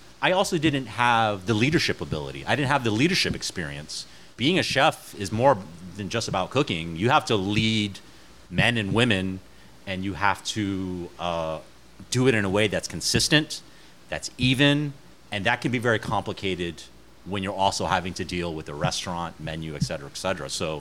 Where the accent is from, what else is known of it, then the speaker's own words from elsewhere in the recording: Texas, United States; now in New York, United States; I grew up in Texas eating barbecue. Barbecue wasn't very big here in New York at the time